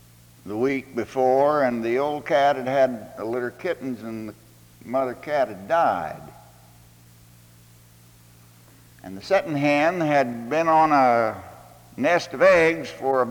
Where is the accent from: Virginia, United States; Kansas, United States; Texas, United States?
Kansas, United States; I grew up out in the Midwest in the state of Kansas